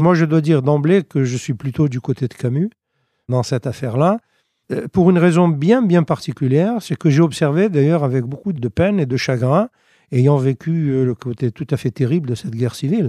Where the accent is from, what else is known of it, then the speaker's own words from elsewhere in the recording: Algeria; c'est pas seulement parce que je suis né en Algérie que j'ai vécu les drames et les tragédies de cette guerre étant enfant puis adolescent.